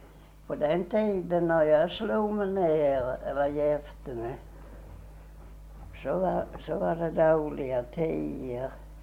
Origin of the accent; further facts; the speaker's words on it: Södra Hestra, Jönköping County, Sweden; born there; Och jag är född i Södra Hestra.